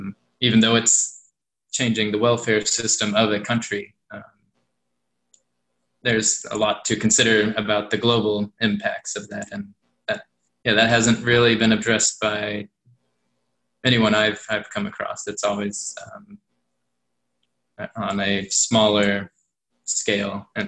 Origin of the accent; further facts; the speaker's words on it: Tennessee, United States; Or we see it with private charities in my home state, Tennessee.